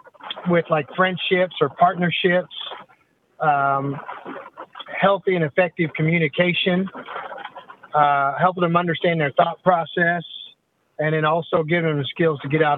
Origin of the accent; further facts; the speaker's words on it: Hominy, Oklahoma, United States; also born or lived in Arkansas / Lawrence, Kansas / Tulsa; grew up in Hominy, Oklahoma, and kind of with my wife and I, we moved around from Arkansas and Lawrence, Kansas